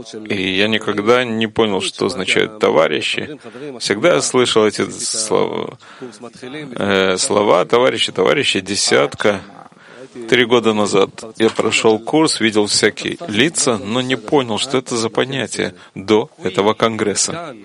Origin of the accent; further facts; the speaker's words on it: Italy; Russian is a second language; из Италии.